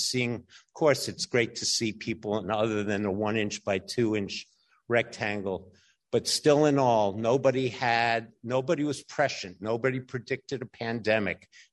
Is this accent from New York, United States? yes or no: yes; New York City, New York, United States; I grew up in New York City.